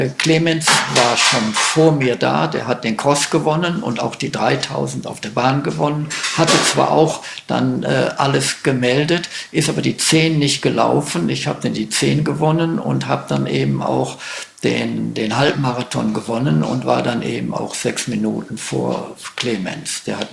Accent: Schleswig-Holstein, Germany; ich bin aus Schleswig-Holstein, wir haben auch einen Berg, der ist 165 Meter hoch.

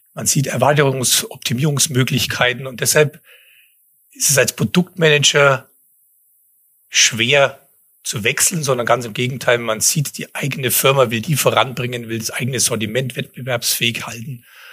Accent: Hof, Bavaria, Germany; Ich bin gebürtig aus Hof, vielen als bayerisches Sibirien bekannt, also die kälteste Ecke.

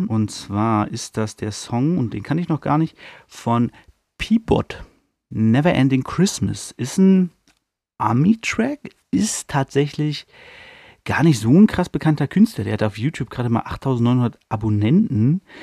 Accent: Hanover, Lower Saxony, Germany; was halt für mich als Hannoveraner immer ganz witzig ist

